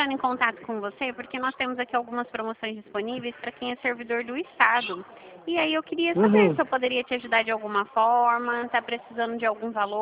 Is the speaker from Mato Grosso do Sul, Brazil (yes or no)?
no; São Paulo, Brazil; Eu sou bem longe do Rio, eu sou daqui de São Paulo, não é nem São Paulo capital. Eu trabalho no interior de São Paulo.